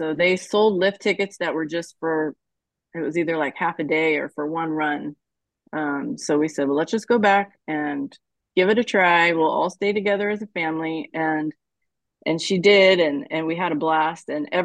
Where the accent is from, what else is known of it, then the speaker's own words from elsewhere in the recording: Ohio, United States; moved away as an adult; now in Visalia, United States; No, I grew up in Ohio.